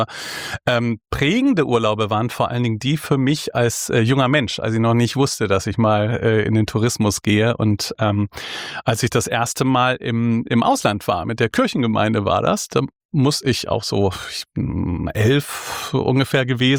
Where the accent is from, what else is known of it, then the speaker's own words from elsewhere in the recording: Bonn, North Rhine-Westphalia, Germany; accent: Rhenish; Na, groß geworden bin ich in unserer alten Bundeshauptstadt in Bonn im Rheinland. Ich bin also eine rheinische Frohnatur, habe den Dialekt aber verloren, weil ich in Hannover studiert habe